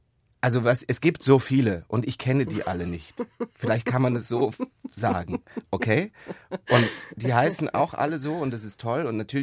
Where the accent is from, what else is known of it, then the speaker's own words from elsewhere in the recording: Munich, Bavaria, Germany; ich bin ja in München da aufgewachsen